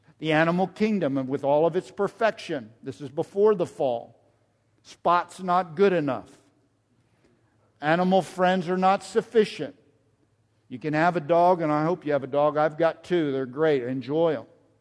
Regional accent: Northeast, United States; Everybody, I grew up in the Northeast.

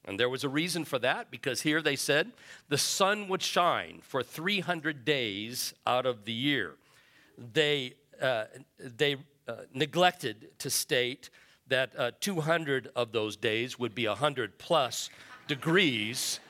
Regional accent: Phoenix, Arizona, United States; because I grew up in Phoenix and I saw all this come to being.

